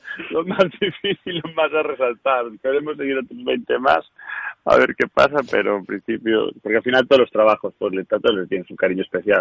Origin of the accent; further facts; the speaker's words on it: La Picoña, Spain; Y yo, que soy de la Picoña.